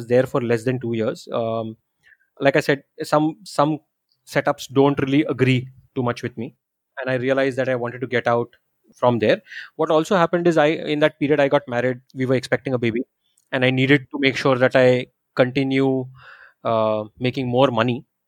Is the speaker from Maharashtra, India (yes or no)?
yes; Mumbai, Maharashtra, India; now in Gurgaon, India; Both of us, me and my wife, we're from Bombay. Didn't know anybody in Gurgaon.